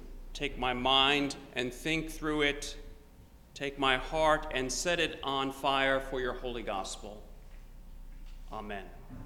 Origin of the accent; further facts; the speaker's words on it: Long Island, New York, United States; As a little boy growing up on Long Island, I would always wish for a snowy white Christmas. On Long Island in December, a white Christmas is a rather rare thing.